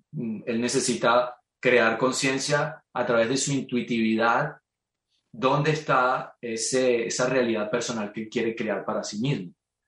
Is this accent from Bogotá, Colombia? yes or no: yes; Bogotá, Colombia; Soy bogotano, claro.